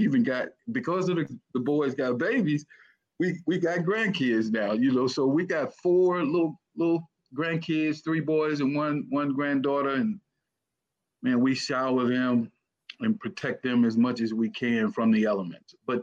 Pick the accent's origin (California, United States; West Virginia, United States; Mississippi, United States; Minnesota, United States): Mississippi, United States; Cleveland; Well, I'm from Cleveland, Mississippi, place down in the Delta, as they call it, you know.